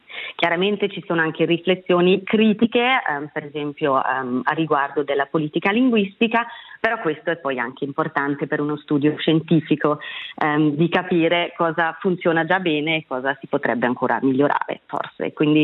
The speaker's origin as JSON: {"language": "Italian", "town": "Chur", "region": "Grisons", "country": "Switzerland", "tie": "born or raised there", "first_language": "German", "second_language": "Italian", "said": "io sono svizzera tedesca, sono nata e cresciuta a Coira, quindi ho parlato soltanto il tedesco a casa. L'italiano ho imparato a scuola"}